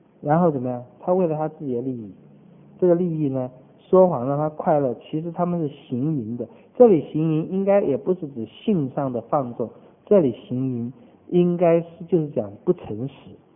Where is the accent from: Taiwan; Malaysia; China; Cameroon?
China; now in United States; 我们中国人好可怜，在美国很多中国，尤其我在打工那个时候，很多餐馆的人很辛苦了，还去赌城赌